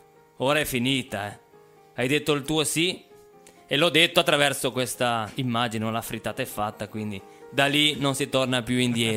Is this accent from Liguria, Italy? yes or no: yes; Genoa, Liguria, Italy; born there; Esattamente, sì, sì, sono nato a San Gottardo